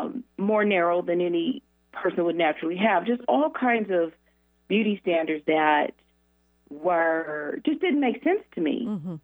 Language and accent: English; Denver, Colorado, United States; I grew up in Denver, and it's not necessarily a hot modeling market